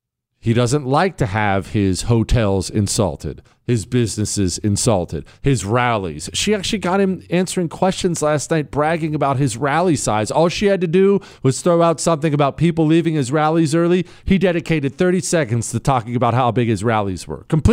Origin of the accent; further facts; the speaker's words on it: Ohio, United States; born there; I'm an Ohio State fan. I was born in Ohio. I'm an Ohio State Buckeye fan.